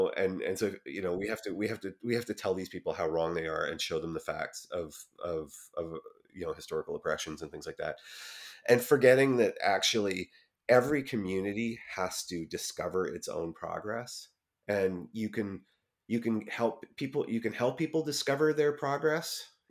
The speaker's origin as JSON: {"language": "English", "country": "Canada", "said": "I mean, I'm Canadian, so by nature I'm left-wing."}